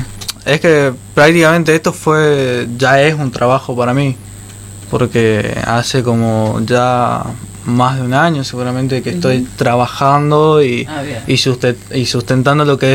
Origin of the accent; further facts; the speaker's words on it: Tartagal, Salta, Argentina; Soy de acá de Tartagal.